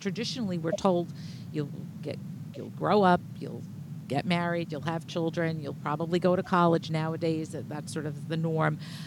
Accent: Brooklyn, New York, United States; especially in Brooklyn, and I grew up in Bay Ridge, so I when you talk about 72nd Street, in my mind, I'm thinking, oh, for heaven's sake, I know what's on the corner there.

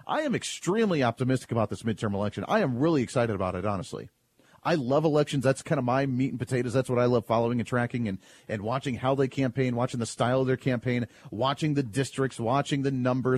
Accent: Wichita, Kansas, United States; And actually, I hail from Wichita, Kansas

